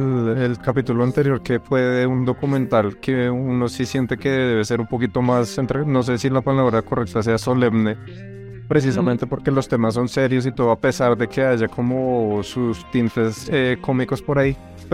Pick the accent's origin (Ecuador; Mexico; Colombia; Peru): Colombia; yo siento que igual en Colombia acá somos como muy también como...